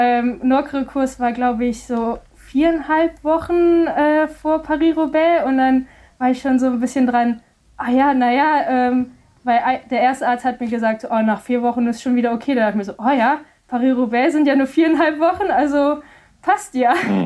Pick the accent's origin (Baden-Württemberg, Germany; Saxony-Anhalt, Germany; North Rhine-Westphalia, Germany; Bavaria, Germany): North Rhine-Westphalia, Germany; Mettmann; Das Sauerland ist ja gar nicht weit weg von wo ich herkomme in Mettmann.